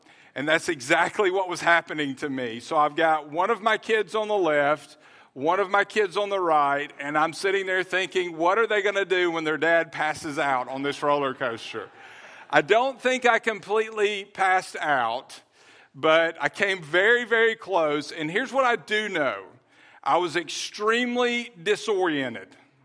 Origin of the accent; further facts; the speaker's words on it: Birmingham, Alabama, United States; But I grew up in Birmingham, and we went to Six Flags in Georgia a lot.